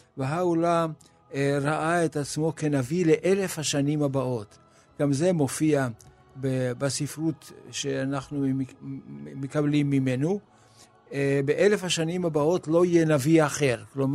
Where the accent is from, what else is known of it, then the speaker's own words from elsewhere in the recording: Haifa, Haifa District, Israel; born there; אני נולדתי בחיפה. ונולדתי לא רחוק מן הגנים הבהאים.